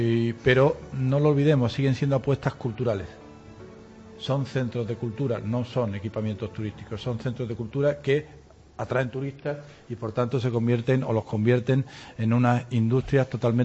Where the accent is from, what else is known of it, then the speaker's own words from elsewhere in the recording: Marbella, Andalusia, Spain; born there; Yo no soy malagueño, soy un poquito peor, soy nacido en Marbella y estudié en esta ciudad hace muchos años, hace más de 3 décadas